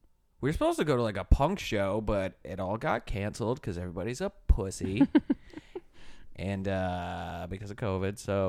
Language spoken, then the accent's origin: English; Michigan, United States; Yeah, I think if you go back to my hometown, it's all they're all still doing that.